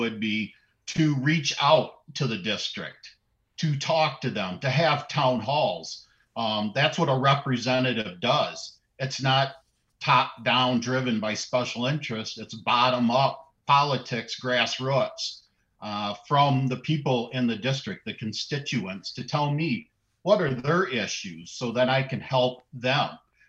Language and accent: English; Eastman, Wisconsin, United States; now in Tomah, United States; So I grew up in Eastman, Wisconsin, graduated from Prairie du Chien. I now live with my family in the town of Tomah.